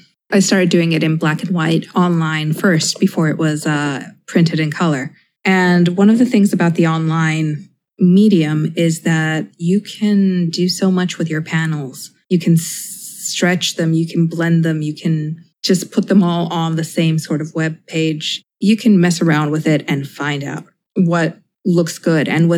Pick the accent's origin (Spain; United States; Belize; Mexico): Mexico; I call it kind of like the ephemera of growing up in Mexico.